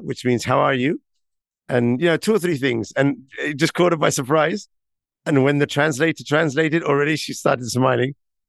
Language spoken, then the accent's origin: English; Barcelona, Catalonia, Spain; English is a second language; I mean, I come from Barcelona, which is an amazing city.